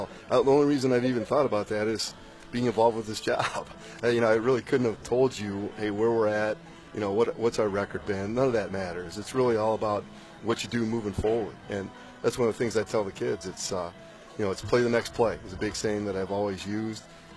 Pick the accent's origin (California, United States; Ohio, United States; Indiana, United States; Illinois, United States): Ohio, United States; Toledo; I grew up in the Toledo area or just north of Toledo.